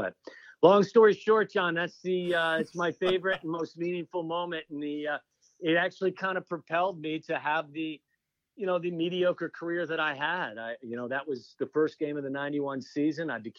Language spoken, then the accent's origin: English; Cincinnati, Ohio, United States; I've been doing this since I was 8 years old, growing up in Cincinnati, Ohio.